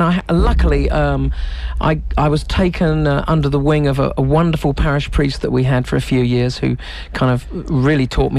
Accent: Shoreham-by-Sea, South East England, United Kingdom; Yeah, I was born in Shoreham-by-Sea, just next door, about sort of 3 miles away. And all of my formative years were spent here.

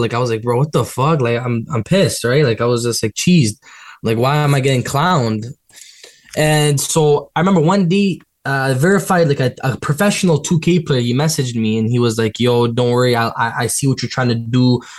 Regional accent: Toronto, Ontario, Canada; born there; I was born in Toronto.

